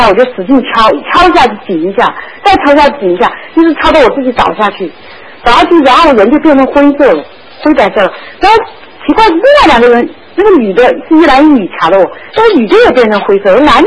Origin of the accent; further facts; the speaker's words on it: China; 就是我们中国人不是裹那个姜宝那种